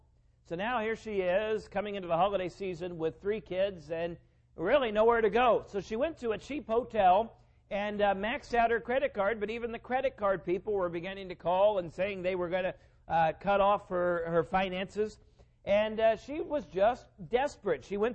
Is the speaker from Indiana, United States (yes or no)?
yes; Indiana, United States; And we're from Indiana, and we're getting to the years where time of year where you don't see the sun all too often.